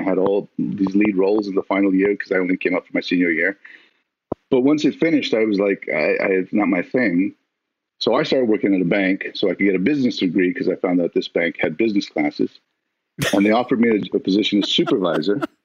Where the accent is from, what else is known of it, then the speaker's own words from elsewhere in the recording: Albuquerque, New Mexico, United States; I'm from Albuquerque, New Mexico. I was raised on a ranch. We had horses and chickens, and we were on the outsides of Albuquerque.